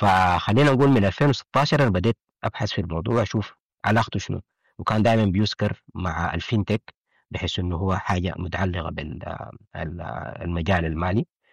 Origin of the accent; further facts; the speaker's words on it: Omdurman, Khartoum, Sudan; born there; also born or lived in UAE / France; الباك جراوند بتاعي في هندسه الاتصالات، من مواليد ام درمان، ويعني عشت معظم حياتي في الامارات